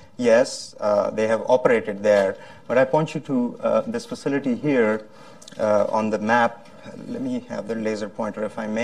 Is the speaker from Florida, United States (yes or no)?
yes; Florida, United States; But first things first, I'm from Florida, and we had a really major disaster in Florida, a major tragedy yesterday.